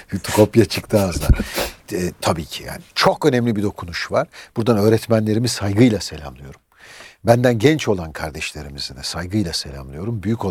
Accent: Istanbul, Turkey; born there; İstanbul'un Anadolu yakasında dünyaya geldim. Yaşımı vermeyeyim, bilenler biliyor. Bayağı bir zaman önce dünyaya geldim.

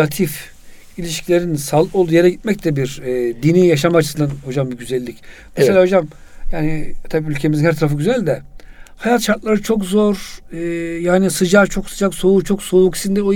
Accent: Aegean Region, Turkey; Hocam, bizim Ege bölgesinde mesela yani biz de köyden, yani anne babamız itibariyle köylüyüz.

